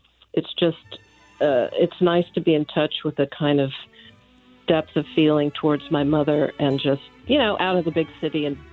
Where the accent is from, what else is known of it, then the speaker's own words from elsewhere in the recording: Beverly Hills, California, United States; I mean, I grew up in Beverly Hills, and in Denison